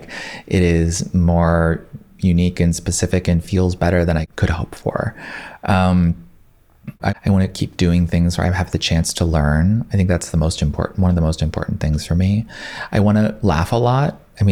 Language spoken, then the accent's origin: English; Santa Cruz, California, United States; So I'm originally from California. I am from Santa Cruz. I was born in the mountains in 100 degree weather at home.